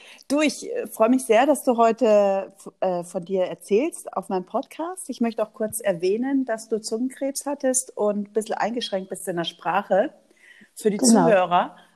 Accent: Northern Germany, Germany; Und ich bin aus Norddeutschland.

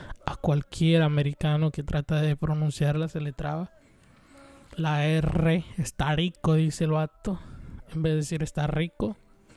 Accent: Veracruz, Mexico; soy mexicano, soy de Veracruz, entonces en Veracruz la salsa es como el pan de cada día.

